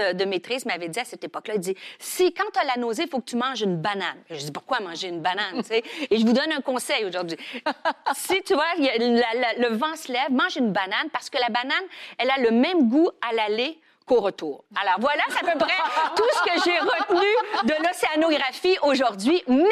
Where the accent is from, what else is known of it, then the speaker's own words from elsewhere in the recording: Rimouski, Quebec, Canada; où j'étais à Rimouski, où ma ville natale, il faisait froid